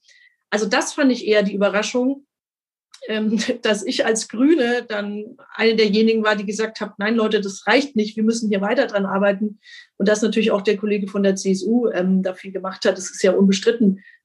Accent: Bavaria, Germany; bei uns in Franken und in Bayern

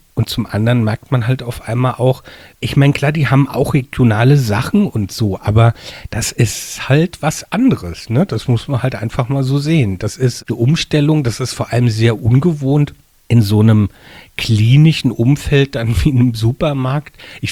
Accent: Rhineland-Palatinate, Germany; weil vom Grundsatz bin ich ja ein Landei. Also ich bin ja auf dem Land in einem Weinort geboren und habe auch lustigerweise mal ganz kurz für ein halbes Jahr, aber wirklich noch nie direkt in Mainz gewohnt, aber immer an der Mainzer Grenze. Ich bin ja auch in Mainz zur Schule gegangen

